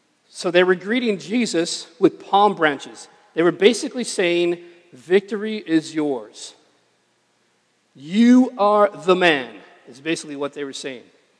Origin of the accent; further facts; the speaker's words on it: California, United States; me as a kid growing up in the Imperial Valley, I saw a lot of palm trees